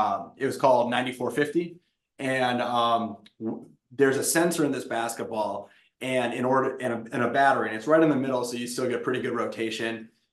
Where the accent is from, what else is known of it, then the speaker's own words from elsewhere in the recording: Wisconsin, United States; I'm from Wisconsin. I thought I was going to be a Badger, and they waitlisted me